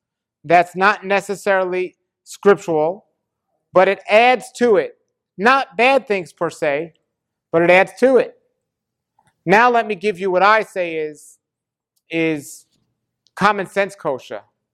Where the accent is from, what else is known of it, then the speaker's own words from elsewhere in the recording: New York, United States; I'm from New York. There's no way I'm eating the fish in New York.